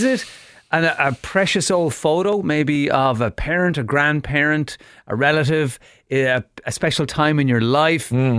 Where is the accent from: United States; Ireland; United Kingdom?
Ireland; So as Irish people, we just want to see inside your gaff.